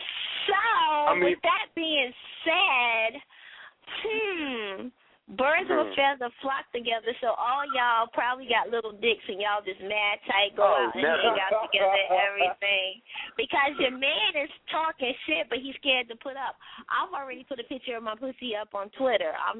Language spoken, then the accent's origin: English; the South, United States; Of course my shit is official. I'm from the South.